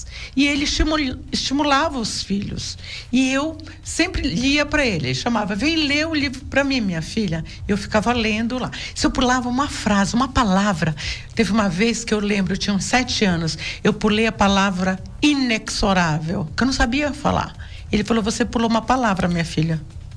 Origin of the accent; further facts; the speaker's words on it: Pará, Brazil; eu vou mostrar primeiro a minha cultura, a cultura lá do Pará, o carimbó, porque eu homenageio a minha terra. Eu tenho orgulho de falar de onde eu sou.